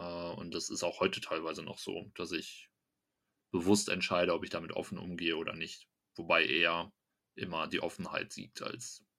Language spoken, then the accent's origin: German; Dorsten, North Rhine-Westphalia, Germany; wir kommen aus Dorsten. Dorsten ist ein Kaff, ja.